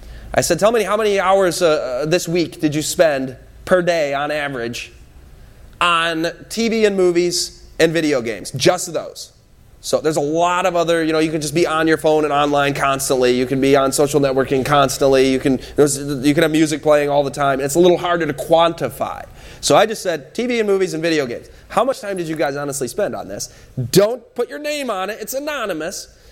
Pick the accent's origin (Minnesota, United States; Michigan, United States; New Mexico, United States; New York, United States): Michigan, United States; moved away as an adult; In 2004, I had the privilege to leave my home state of Michigan and visit this amazing, amazing place called California.